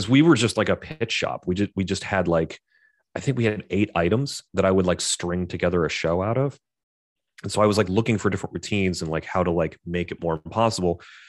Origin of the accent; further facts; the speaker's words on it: Knoxville, Tennessee, United States; so I know you're from Knoxville, and I grew up in Knoxville. I went to Farragut High School.